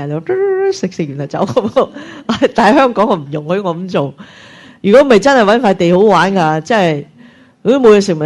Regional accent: China; 边好似我哋中国人咁，又话拜天地，又话拜生鸡

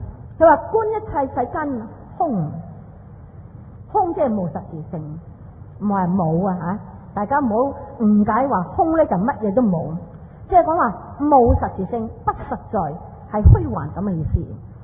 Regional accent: China; 但是到我这个时代，我是大乘，我们中国人讲大乘佛教。

